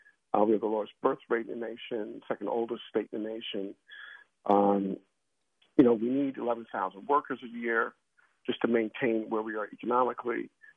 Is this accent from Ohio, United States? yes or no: no; St. Louis, Missouri, United States; I'm a transplant from St. Louis 42 years ago.